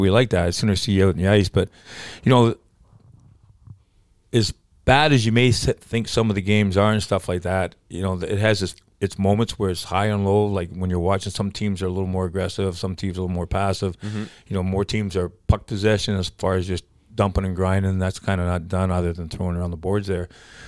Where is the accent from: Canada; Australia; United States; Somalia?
Canada; I'm from Canada.